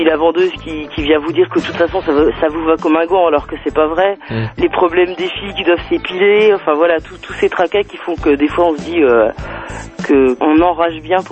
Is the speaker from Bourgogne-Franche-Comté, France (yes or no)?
yes; Tallenay, Bourgogne-Franche-Comté, France; j'ai joué également deux fois à Talnay, juste à côté de Besançon, mon village natal.